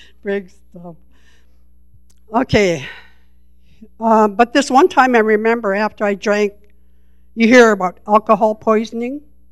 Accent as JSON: {"language": "English", "town": "Kotzebue", "region": "Alaska", "country": "United States", "tie": "born or raised there", "said": "I was born and raised in Kotzebue, Alaska, my hometown."}